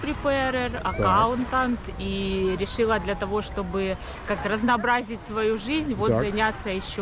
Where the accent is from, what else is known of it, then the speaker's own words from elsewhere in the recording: Zaporizhzhia, Zaporizhzhia Oblast, Ukraine; moved away as an adult; also born or lived in Odesa; now in United States; Родом я из Запорожья.